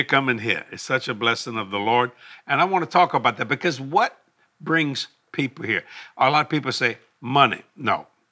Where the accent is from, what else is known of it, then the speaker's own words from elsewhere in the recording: United States; And I'm so glad that I'm an American.